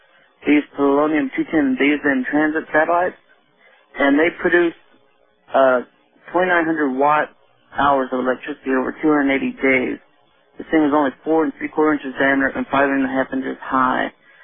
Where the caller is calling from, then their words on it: San Antonio, Texas, United States; from San Antonio, Texas.